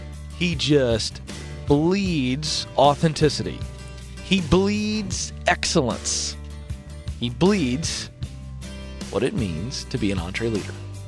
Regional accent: the South, United States; I'm born and raised in the South.

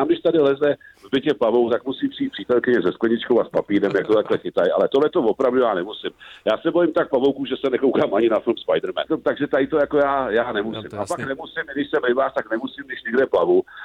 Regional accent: Prague, Czechia; Takže vlastně na Moravě já bych chtěl být doma, i když jsem jako Pražák.

